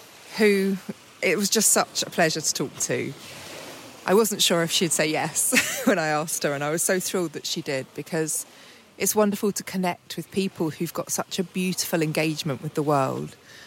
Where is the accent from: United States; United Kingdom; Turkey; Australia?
United Kingdom; England; you know, I'm English, as you can well tell.